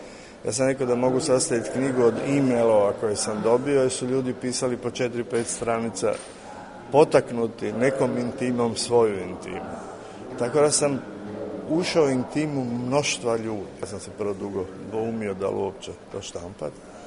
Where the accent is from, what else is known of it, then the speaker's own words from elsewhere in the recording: Zagreb, City of Zagreb, Croatia; Ja dolazim iz Zagreba gdje, nažalost, nemamo uopće kinoteku.